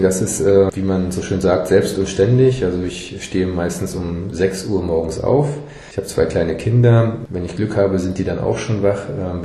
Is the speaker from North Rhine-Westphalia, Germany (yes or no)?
no; Luckenwalde, Brandenburg, Germany; born there; ich bin hier in Luckenwalde geboren, bin seit 12 Jahren zugelassener Rechtsanwalt, habe hier ein Büro in Luckenwalde und eins in Potsdam.